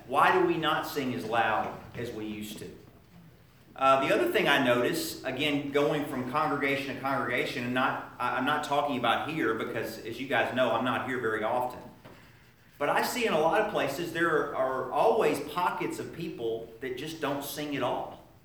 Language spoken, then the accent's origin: English; Lebanon, United States; as a kid up through my teenage years, I grew up in Lebanon. I went to the Maple Hill congregation in Lebanon.